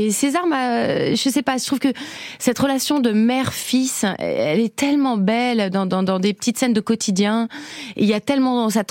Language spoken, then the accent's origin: French; Argentina; French is a second language; je suis quand même argentine, je sais ce que c'est qu'une dictature, je viens de l'Amérique latine.